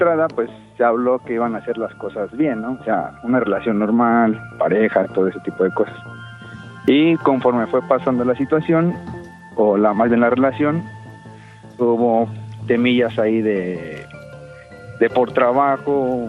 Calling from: Mexico City, Mexico; de la Ciudad de México.

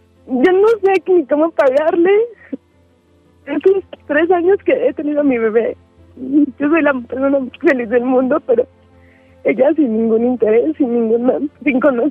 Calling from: Mexico City, Mexico; De la Ciudad de México.

